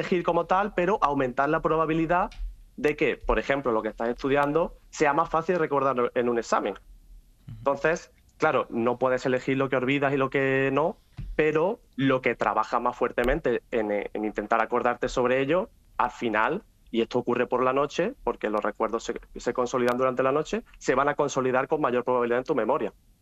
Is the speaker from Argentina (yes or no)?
no; Málaga, Andalusia, Spain; estaba pues en una plaza aquí en Málaga, de donde yo soy